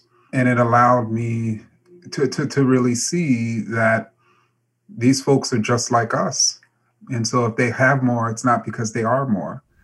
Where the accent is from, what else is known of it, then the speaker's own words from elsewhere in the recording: Queens, New York, United States; also born or lived in Manassas, Virginia, United States; since I grew up in Jamaica, Queens, Southside Queens, were Black. And when I moved to Virginia, Northern Virginia, Manassas, Virginia